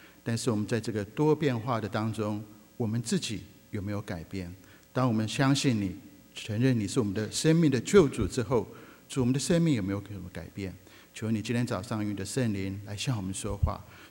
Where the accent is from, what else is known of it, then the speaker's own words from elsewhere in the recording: China; 对我们中国人来说没有问题，我们还有一次机会，我们刚过中国的农历新年